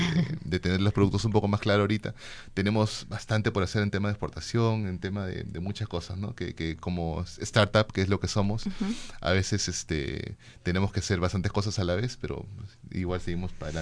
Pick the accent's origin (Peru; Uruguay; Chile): Peru; como peruanos tenemos que comer rico siempre, ¿no?